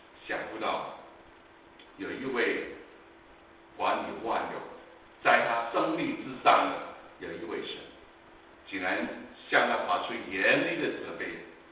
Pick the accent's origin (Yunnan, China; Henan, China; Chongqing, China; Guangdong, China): Guangdong, China; 我们广东人就喜欢八八八八八八。